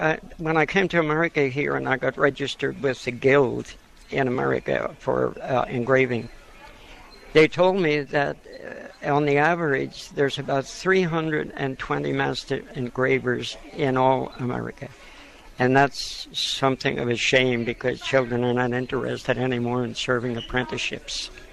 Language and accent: English; Ireland; I come from Ireland.